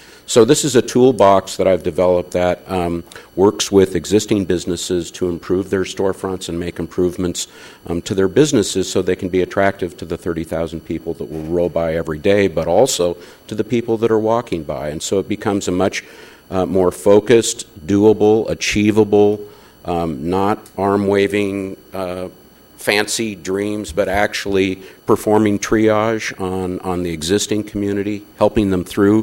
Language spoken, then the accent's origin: English; Portland, Oregon, United States; I am from Portland, Oregon, and as Mike said, I've worked on 10 or 12 different fixed rail systems through the country